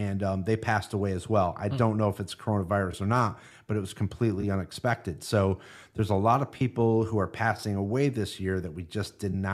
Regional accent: New York, United States; And I'm from New York.

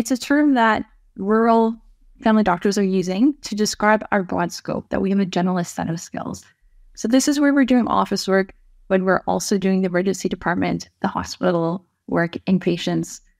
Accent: Wawa, Ontario, Canada; It was very difficult because this is my hometown. My patients included lots of my family, friends, previous teachers, and deciding to close my practice, I really felt like I was abandoning not only the patients, but also my colleagues, leaving just two doctors practicing full time in Wawa.

